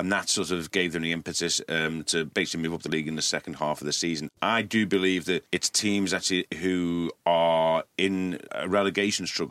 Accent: North West England, United Kingdom; You know, I mean, I'm from Merseyside, and Eusebio's exploits at Goodison Park, he still has a special place in that generation of football fans on Merseyside.

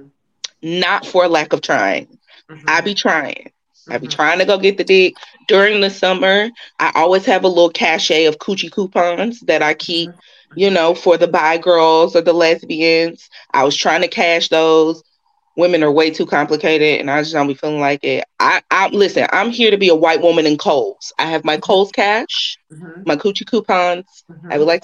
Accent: the South, United States; Of course I can cook. I'm from the South.

